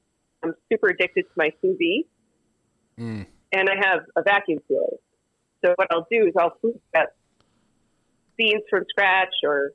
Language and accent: English; Massachusetts, United States; Yeah, I grew up in Massachusetts.